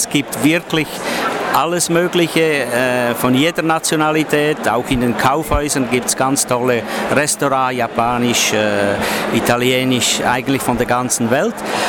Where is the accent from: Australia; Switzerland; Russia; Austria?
Switzerland; now in Bangkok, Thailand; ich bin Schweizer und ich habe die Hotelfachschule in Lausanne absolviert und bin eigentlich seit vielen Jahren in verschiedenen Ländern tätig und seit 1992 bin ich in Bangkok